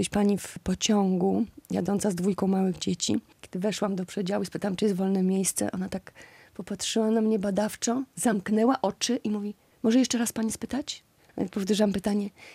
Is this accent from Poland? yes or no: yes; Białystok, Podlaskie Voivodeship, Poland; Ja cały czas jestem stąd. Już mieszka tu tylko mama, natomiast ja tu przyjeżdżam często.